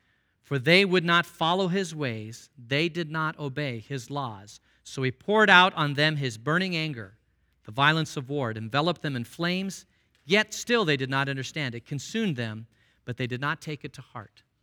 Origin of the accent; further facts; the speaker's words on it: Phoenix, Arizona, United States; There was a friend of mine, I grew up in Phoenix, and right across the street was a family